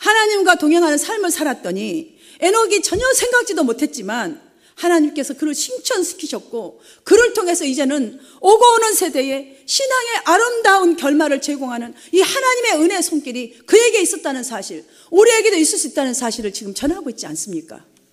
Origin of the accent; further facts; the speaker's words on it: South Korea; 우리는 빨리빨리, 한국 사람 빨리빨리 좋아하는데